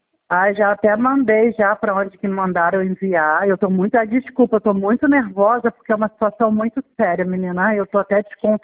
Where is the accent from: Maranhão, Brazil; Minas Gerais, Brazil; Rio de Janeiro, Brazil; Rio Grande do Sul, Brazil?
Maranhão, Brazil; Barra do Corda; now in Palmas, Brazil; eu hoje sou da Barra da Coroa, mas eu moro no endereço de Palmas, tá?